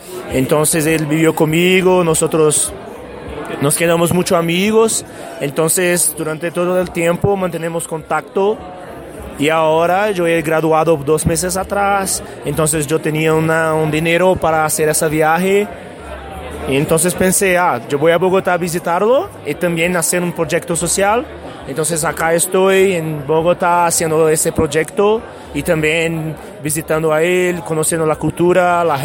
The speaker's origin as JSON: {"language": "Spanish", "town": "Pouso Alegre", "region": "Minas Gerais", "country": "Brazil", "second_language": "Spanish", "lives_now": "Colombia", "said": "Sudeste de Brasil. Es cerca de São Paulo, 2 horas de coche de São Paulo. Mi ciudad es Pouso Alegre. Es en el departamento de Minas Gerais."}